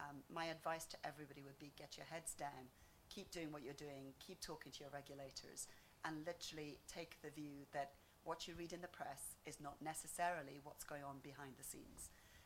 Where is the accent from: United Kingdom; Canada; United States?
United Kingdom; as a British MEP, my capital in terms of negotiating is diminishing as the months go by.